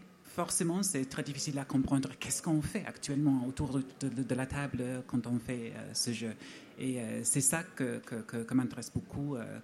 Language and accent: French; England, United Kingdom; French is a second language; je suis anglaise, alors excusez-moi en avance pour mon français.